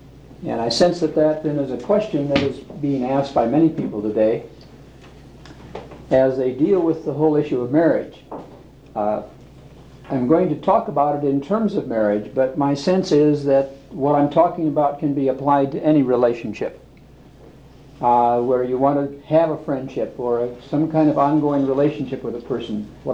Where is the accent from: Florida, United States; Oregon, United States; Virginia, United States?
Oregon, United States; Portland; from Portland, Oregon, and there I'm in private practice as a counselor